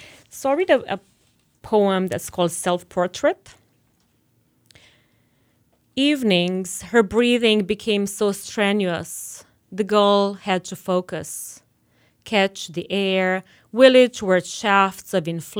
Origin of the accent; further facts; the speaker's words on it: Romania; growing up in Romania